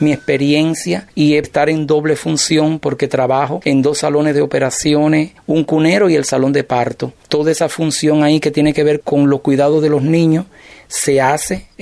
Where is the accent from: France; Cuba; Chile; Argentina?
Cuba; aplicar los conocimientos adquiridos aquí en mi país